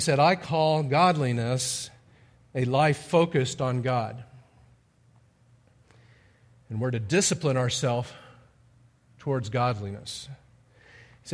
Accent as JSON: {"language": "English", "region": "Kansas", "country": "United States", "said": "and I thought that since I was from Kansas, that should be my team."}